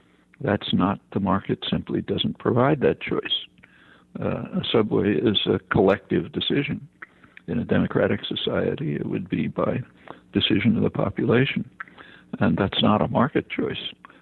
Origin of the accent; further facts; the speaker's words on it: United States; I grew up in the United States, but through childhood and actually through my college and graduate student years, I saw plenty of it.